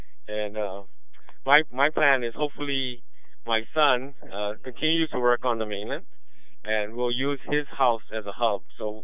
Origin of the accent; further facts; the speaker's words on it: Hawaii, United States; Yeah, born and raised in Hawaii. I'm actually considered a fourth generation Chinese in Hawaii.